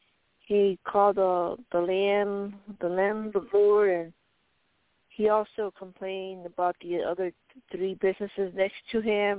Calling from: Arizona, United States

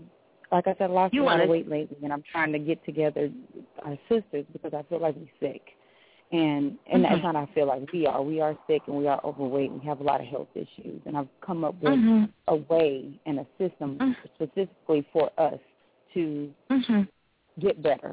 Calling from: California, United States; I'm calling from California.

